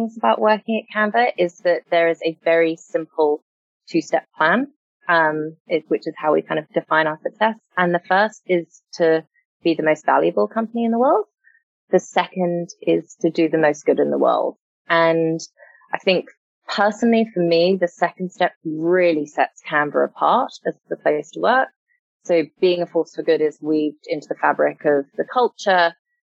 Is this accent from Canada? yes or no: no; Hong Kong; now in Sydney, Australia; So I'm a mum of two. I was born and raised in Hong Kong.